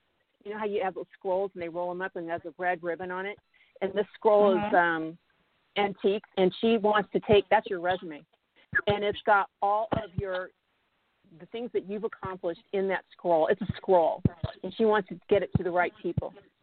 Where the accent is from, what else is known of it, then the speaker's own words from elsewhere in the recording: Midwest, United States; I'm a Christian, and I grew up in the Midwest.